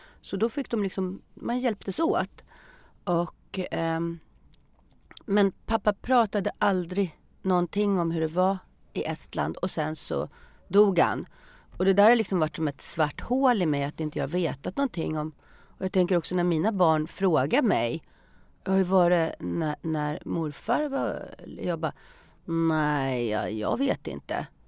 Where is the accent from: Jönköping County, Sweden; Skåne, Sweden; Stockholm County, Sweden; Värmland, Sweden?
Stockholm County, Sweden; Lidingö; Jag är uppväxt på Lidingö, en av Sveriges rikaste kommuner, men i höghus.